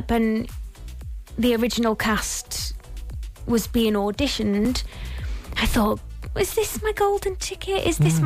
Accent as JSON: {"language": "English", "region": "Wales", "country": "United Kingdom", "tie": "born or raised there", "said": "when I grew up in North Wales, I did not have access to anything like this."}